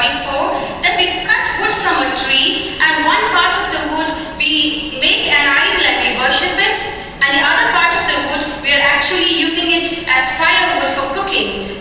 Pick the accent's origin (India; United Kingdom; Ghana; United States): India; Chennai, Tamil Nadu; English is a second language; I hail from Chennai, India, and I was born and brought up in a very orthodox Hindu Brahmin family. And I was the last daughter among the four daughters in my family.